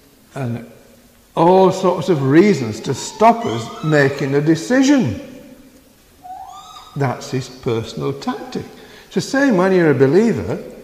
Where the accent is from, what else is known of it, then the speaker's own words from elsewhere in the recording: Yorkshire and the Humber, United Kingdom; being a Yorkshireman.